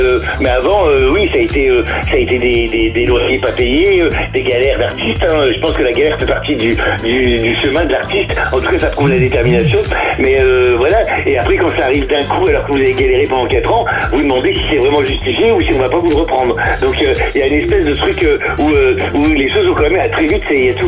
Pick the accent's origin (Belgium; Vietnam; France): France; Hauts-de-France; Oui, bah parce que c'est mes racines, donc tout artiste défend ses racines, et puis en vieillissant, je m'en rapproche de plus en plus et mon accent